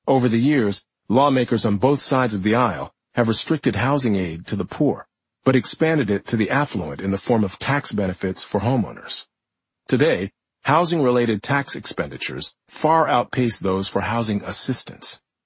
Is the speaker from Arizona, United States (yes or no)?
yes; Winslow, Arizona, United States; I was able to attend Arizona State University, a 4-hour drive from my hometown of Winslow.